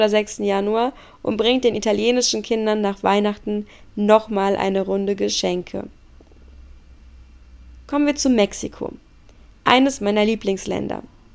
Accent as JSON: {"language": "German", "country": "Russia", "said": "Machen wir weiter mit meinem Heimatland Russland."}